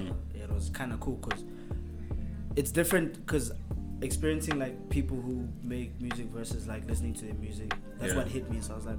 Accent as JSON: {"language": "English", "town": "Atteridgeville", "region": "Gauteng", "country": "South Africa", "tie": "born or raised there", "said": "Pretoria West. I was born in Atteridgeville."}